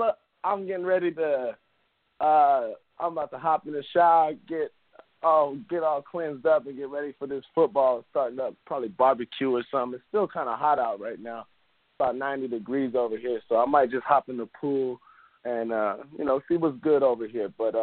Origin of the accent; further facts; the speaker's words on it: California, United States; from Central California.